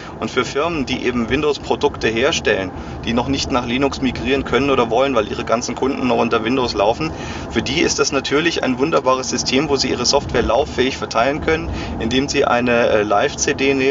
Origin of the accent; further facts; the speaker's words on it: Germany; Ach, schon aus Deutschland, aber mein Vater ist Österreicher.